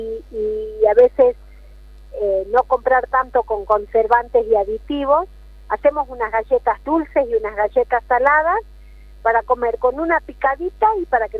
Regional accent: La Quiaca, Jujuy, Argentina; born there; tratándose de La Quiaca, doblemente todavía. Ser útil al lugar donde yo nací, que quiero tanto, a mí me llena de placer

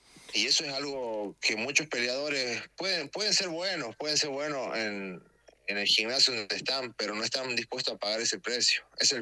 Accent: Collagasta, Catamarca, Argentina; a la gente de Collagasta, de mi pueblito, donde me crié, donde nací prácticamente. Vengo de un pueblo chico

